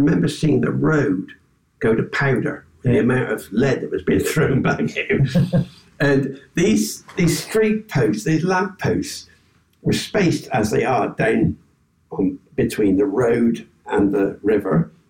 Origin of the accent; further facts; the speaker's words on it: United Kingdom; I didn't run because I'm British. We don't run.